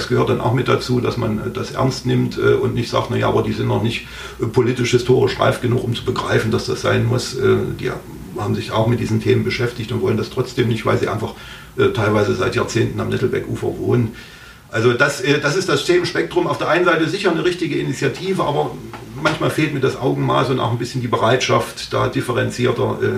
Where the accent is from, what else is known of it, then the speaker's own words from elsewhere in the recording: Thuringia, Germany; vorhin sozusagen über unsere Thüringer Geschichte geschrieben.